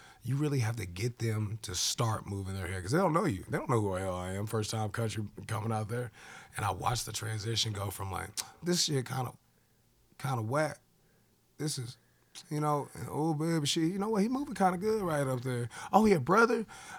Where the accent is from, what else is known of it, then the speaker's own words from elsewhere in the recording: Cumby, Texas, United States; Bro, I'm from Cumby, Texas.